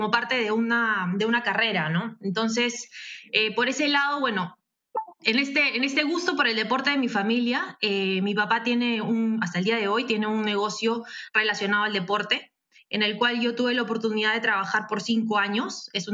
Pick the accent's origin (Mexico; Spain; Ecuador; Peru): Peru; No, yo soy peruana